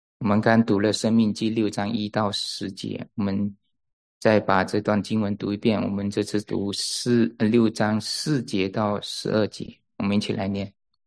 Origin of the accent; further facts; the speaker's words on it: China; 大家都比较像我们中国人一样啊，都是有用字里行间来表达一个意思啊